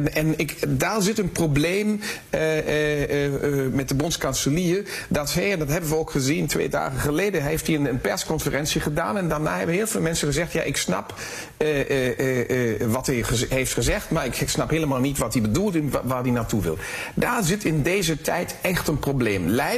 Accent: Germany; Dutch is a second language; En we moeten realiseren, ook speciaal wij als Duitsers

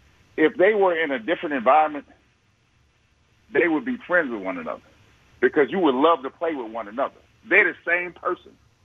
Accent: Cleveland, Ohio, United States; I'm from Cleveland. So LeBron is right down the road. I broadcast for the Cavaliers, right?

